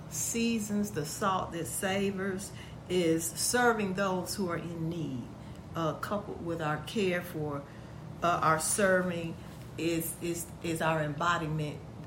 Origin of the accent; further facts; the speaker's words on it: Chicago, Illinois, United States; I grew up in Chicago, and we would pour salt on the ice or the snow